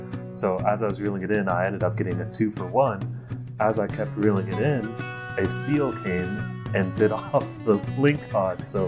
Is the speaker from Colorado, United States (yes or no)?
yes; Fort Collins, Colorado, United States; I'm born and raised in Fort Collins, Colorado. So I've lived there all my life, a college town.